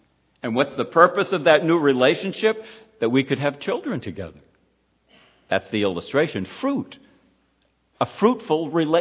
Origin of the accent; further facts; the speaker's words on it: United States; But as an American, we kind of think of the concept of freedom as free to do whatever I want to do.